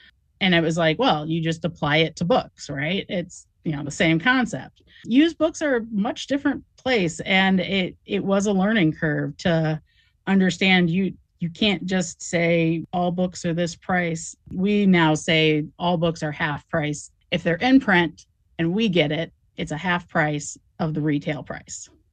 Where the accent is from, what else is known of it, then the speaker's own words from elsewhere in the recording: Urbana, Illinois, United States; I grew up in Urbana.